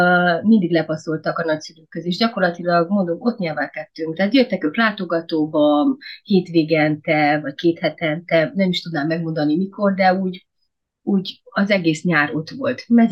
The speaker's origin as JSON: {"language": "Hungarian", "town": "Târgu Mureș", "region": "Mureș County", "country": "Romania", "tie": "born or raised there", "said": "1983. március 27-én születtem Marosvásárhelyen, itt is nevelkedtem, és a gyerekkorom egy részét is itt töltöttem."}